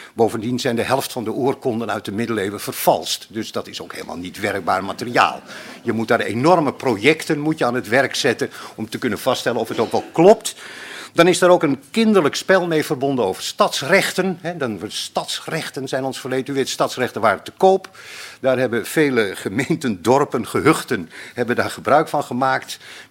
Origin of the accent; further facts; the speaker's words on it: Netherlands; Wij hebben als Nederlander hebben wij een van de sterkste verzorgingsstaten ter wereld.